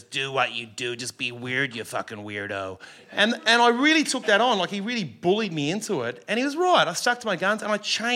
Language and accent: English; Australia; It's hard being an Australian. It's hard being a weird guy or an effeminate kind of guy in Australia as well.